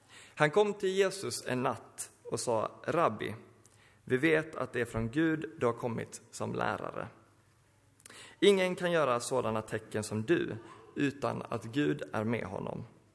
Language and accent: Swedish; Örebro, Örebro County, Sweden; jag kommer från Örebro.